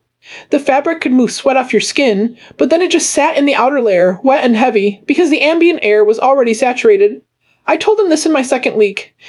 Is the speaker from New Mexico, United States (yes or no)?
yes; New Mexico, United States; I came from New Mexico. The chamber nearly broke me the first 2 weeks.